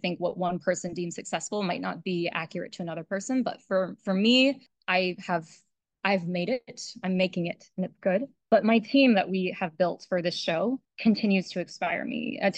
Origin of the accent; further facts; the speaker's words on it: Florida, United States; I mean, I grew up in Florida.